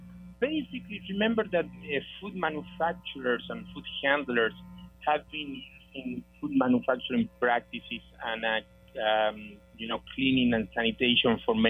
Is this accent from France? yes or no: no; Argentina; moved away as an adult; now in United States; a degree in veterinary medicine from my home country in Argentina, and then I came to the States